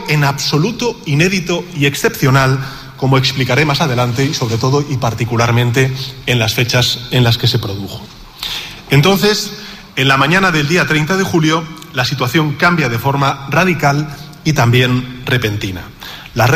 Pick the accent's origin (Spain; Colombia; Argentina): Spain; como presidente del Gobierno de España y como ciudadano español